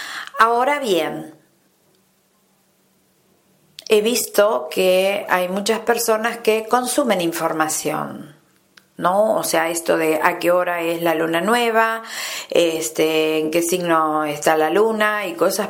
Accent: Argentina; En mi país, Argentina, el tema del dinero, el tema de la abundancia es bastante urgente en este momento

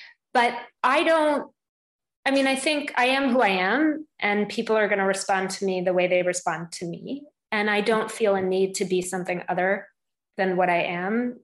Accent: England, United Kingdom; I'm white, the fact that I'm a woman, the fact that I'm a Northerner

